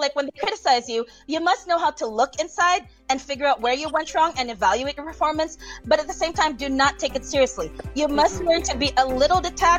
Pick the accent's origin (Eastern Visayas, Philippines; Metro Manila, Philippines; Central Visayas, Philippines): Central Visayas, Philippines; Cebu; I mean, I was from Cebu.